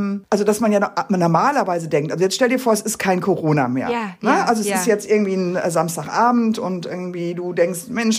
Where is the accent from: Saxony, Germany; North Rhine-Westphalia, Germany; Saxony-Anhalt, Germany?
North Rhine-Westphalia, Germany; ich komme aus dem Ruhrgebiet und wir machen da keine Unterschiede.